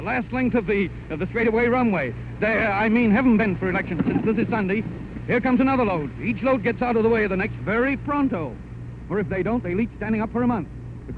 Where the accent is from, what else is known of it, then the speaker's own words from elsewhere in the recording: New York, United States; as a New Yorker, I envy them all. For on the sidewalks of New York, the upright citizens have a very tough job remaining upright.